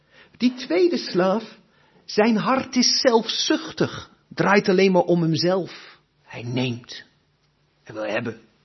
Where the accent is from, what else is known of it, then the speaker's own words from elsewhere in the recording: Netherlands; En vandaag de dag, helemaal wij als Nederlanders, ben ik wel eens bang.